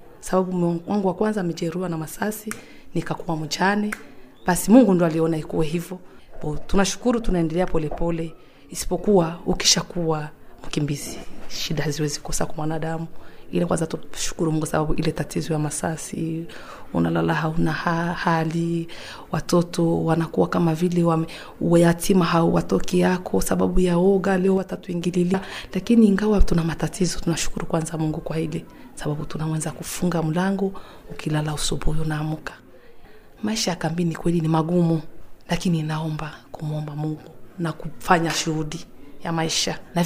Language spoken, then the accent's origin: Swahili; Uvira, South Kivu, DR Congo; moved away; Nimekuwa katika kambi ya Kavumu na mimi natoka Kongo, ndo nyumbani. Mahali wanaita Uvira. Nilifika hapa ilikuwa 2013.